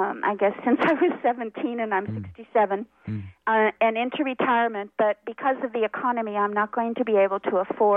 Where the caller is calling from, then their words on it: California, United States; Hi, I'm calling from the East Bay